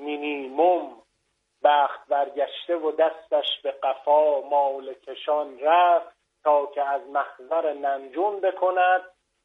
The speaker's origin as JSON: {"language": "Persian", "town": "Shiraz", "region": "Fars", "country": "Iran", "tie": "born or raised there", "also_born_or_lived": "Iraq", "lives_now": "Qom, Iran", "said": "من ایرانی هستم، بند متولد عراق هستم، پدرم آبادانیه، مادرم بروجردیه و شیراز بزرگ شدم."}